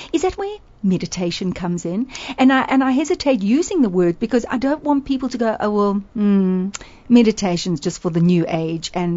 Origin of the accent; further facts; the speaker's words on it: South Africa; I'm from South Africa, sorry.